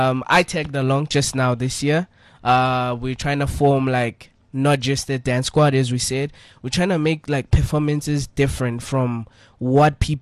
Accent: South Africa; but we're trying to push the vibe that as South African we should help each other as dancers

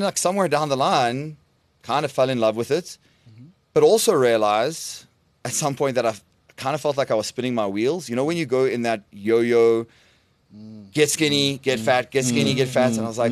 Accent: Johannesburg, Gauteng, South Africa; Okay, well, I'm from here, born in Johannesburg, and I got into fitness

